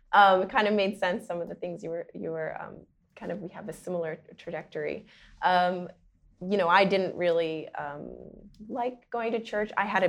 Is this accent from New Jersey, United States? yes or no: no; New York, United States; Like I stated before, I grew up in New York with my parents. We grew up in a Methodist, United Methodist household.